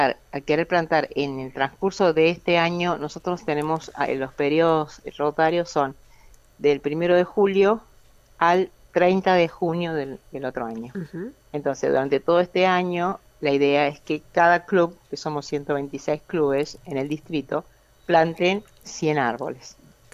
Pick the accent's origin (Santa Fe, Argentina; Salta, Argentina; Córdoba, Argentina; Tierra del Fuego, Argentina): Córdoba, Argentina; Río Tercero; Yo soy de Córdoba, de Río Tercero